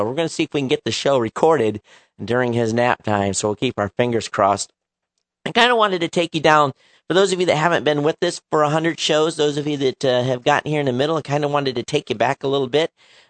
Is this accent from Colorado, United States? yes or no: no; Quincy, Michigan, United States; I was raised in Michigan in a very rural community, and actually Quincy, Michigan.